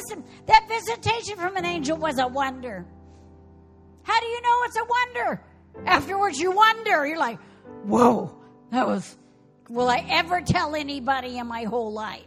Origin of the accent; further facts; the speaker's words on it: Texas, United States; Well, I mean, I'm a Texan.